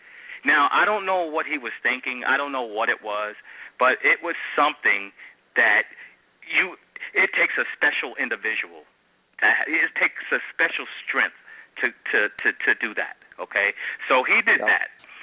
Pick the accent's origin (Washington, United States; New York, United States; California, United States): New York, United States; Brooklyn; born and raised in Bedford-Stuyvesant, Brooklyn.